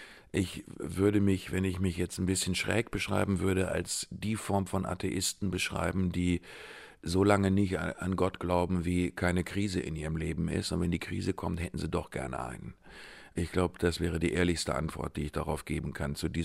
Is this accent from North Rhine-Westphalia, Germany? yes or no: yes; Recklinghausen, North Rhine-Westphalia, Germany; die immer noch in meiner Heimatstadt Recklinghausen wohnt